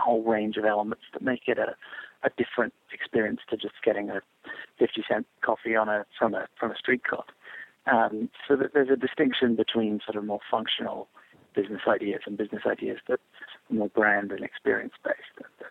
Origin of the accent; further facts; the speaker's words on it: England, United Kingdom; now in United States; I grew up in England and then came to America